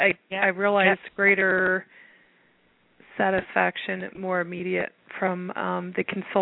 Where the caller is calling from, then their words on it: Pennsylvania, United States; from Pennsylvania, and I love that my number's 484 and I was waiting 48 minutes.